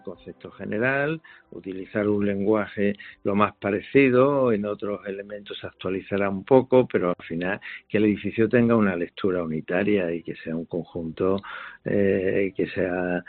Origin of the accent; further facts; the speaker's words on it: Málaga, Andalusia, Spain; Yo soy malagueño y me gustaría dejar una gran obra en Málaga.